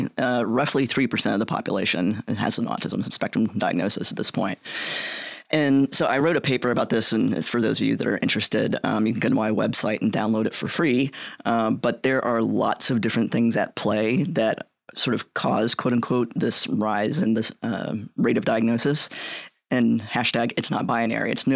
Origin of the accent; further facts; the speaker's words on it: West Virginia, United States; moved away as an adult; now in Kentucky, United States; I've been here in Kentucky for 25 years now, I think, a little bit over that. So I came down from West Virginia to play basketball and run track at Center College